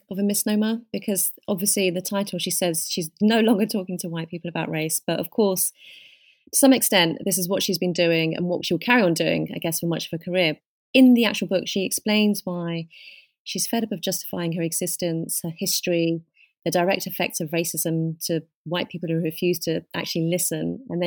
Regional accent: United Kingdom; as a British Pakistani Muslim woman who's highly privileged and educated

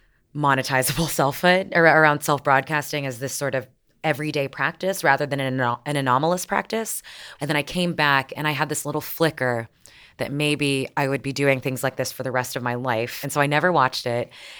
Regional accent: Canada; born there; I was born in Canada, but I went for 12 years to a school attached to the second biggest megachurch in the States. It's a Southern Baptist, very conservative, very white school.

